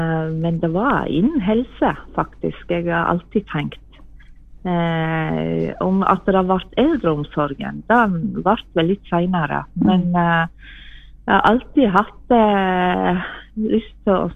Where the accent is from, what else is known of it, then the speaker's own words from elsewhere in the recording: Skjolden, Vestland, Norway; also born or lived in Øvre Årdal; og kommer fra Skjolden. Jeg er født i Øvre Årdal, men flyttet til Skjolden når jeg begynte i andre klassen på Skjolden